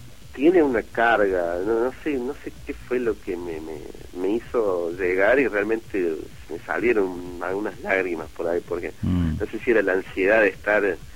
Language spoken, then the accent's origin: Spanish; Argentina; al decir que era argentino